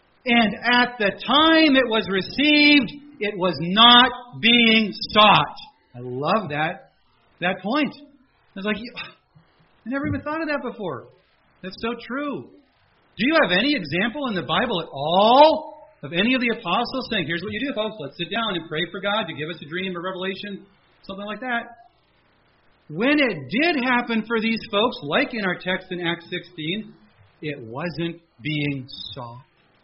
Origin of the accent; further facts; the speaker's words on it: Canada; After all, I'm a Canadian.